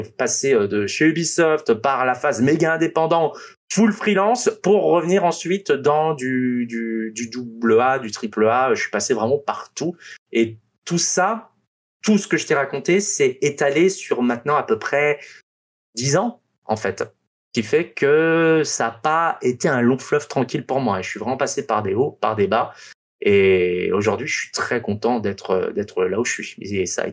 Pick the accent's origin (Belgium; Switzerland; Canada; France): France; born there; also born or lived in Africa; moi, je suis né en France, mais j'ai pas vécu en France la majorité de ma vie. Moi, j'ai vécu 15 ans en Afrique.